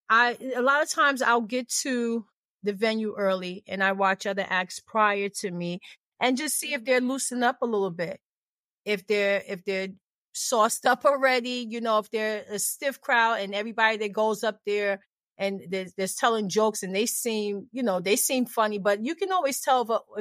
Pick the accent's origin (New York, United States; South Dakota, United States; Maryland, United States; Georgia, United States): New York, United States; And just the fact that I'm from New York.